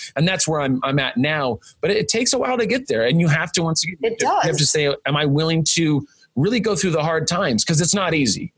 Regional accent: Ireland; And I'm like, I'm Irish. It doesn't mean I like drink before my keynotes

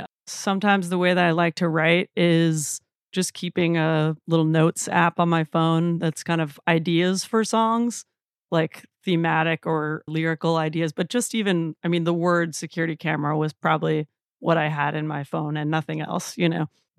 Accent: Iowa City, Iowa, United States; Yeah, so I grew up in Iowa City, Iowa, and I started playing the bass in the fourth grade

